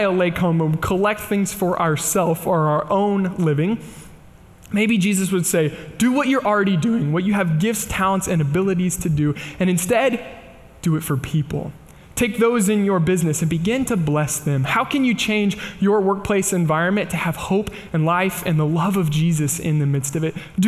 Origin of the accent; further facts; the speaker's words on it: Kansas, United States; I know I say lawyer funny. I think it's because I'm from Kansas, but forgive me.